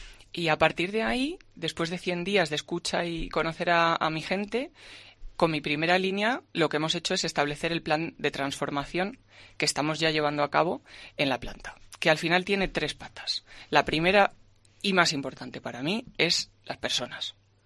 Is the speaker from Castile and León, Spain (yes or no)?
yes; León, Castile and León, Spain; Soy de León al 100%, al 200%.